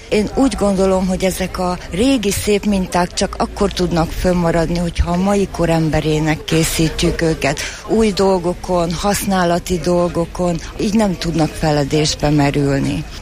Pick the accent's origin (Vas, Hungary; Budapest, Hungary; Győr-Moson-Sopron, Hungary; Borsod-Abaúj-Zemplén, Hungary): Budapest, Hungary; Csepel; born there; A nagyszüleim szőttek roncszőnyeget, én Csepelen születtem